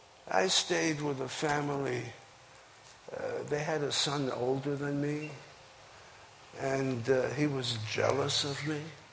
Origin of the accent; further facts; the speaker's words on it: New York, United States; when I grew up in New York as a teenager, I built a shell around me.